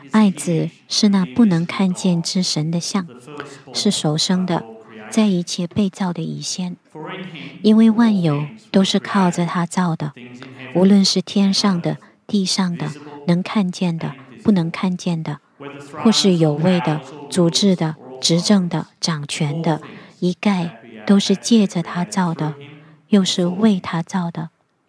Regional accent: Long Jetty, New South Wales, Australia; 因为我是在中海岸长大的，我在 Long Jetty 出生长大。我高中呢是在 The Entrance High，The Entrance 小学。

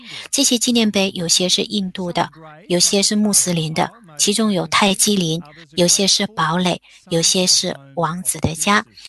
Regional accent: New South Wales, Australia; 我在新州乡下成长的时候，并不熟悉这些东西。

